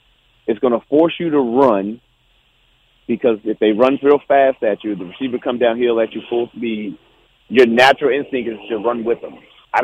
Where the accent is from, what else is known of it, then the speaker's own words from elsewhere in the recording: New Jersey, United States; I like the bricks in the city because I'm from Jersey.